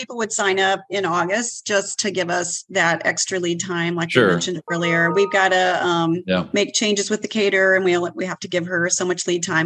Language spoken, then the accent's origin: English; Bartlesville, Oklahoma, United States; born there; I was born in Bartlesville.